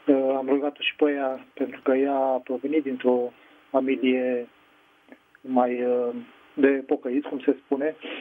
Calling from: Pitești, Argeș, Romania; sunt din Pitești.

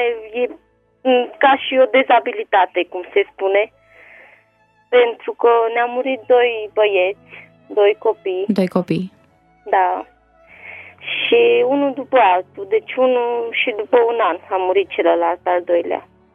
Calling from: Pitești, Argeș, Romania; de la Pitești.

